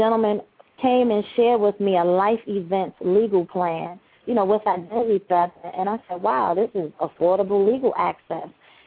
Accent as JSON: {"language": "English", "town": "Farragut", "country": "United States", "tie": "born or raised there", "said": "Growing up in Farragut, you know, we knew legal access meant somebody was getting arrested around the way."}